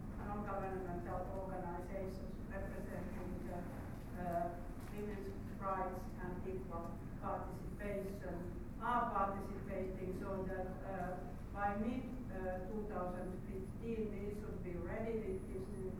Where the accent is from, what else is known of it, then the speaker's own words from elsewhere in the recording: Finland; I come from Finland.